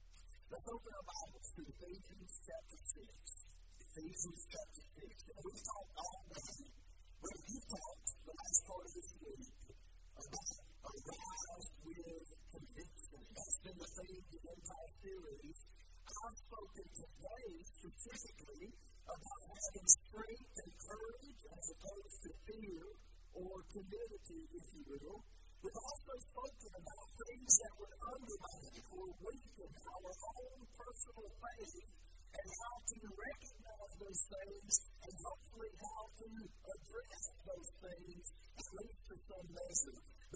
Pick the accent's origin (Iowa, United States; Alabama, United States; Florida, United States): Alabama, United States; Talladega; I'm from Talladega, Alabama.